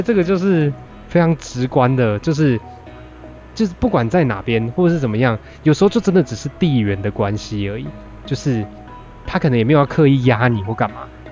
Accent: Taichung, Taiwan; 假设好，我是台中人，我就以拿台中当例子。

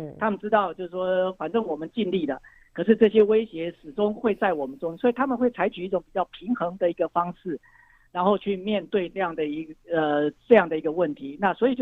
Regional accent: Taiwan; 日本他们很多的观念跟我们台湾人基本上是不一样

